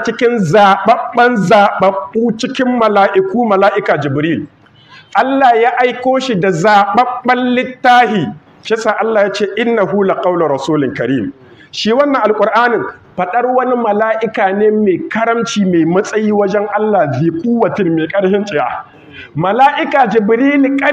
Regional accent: Niger; بلادنا النيجر

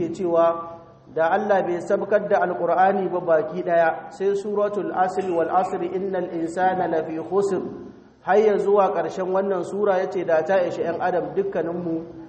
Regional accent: Niger

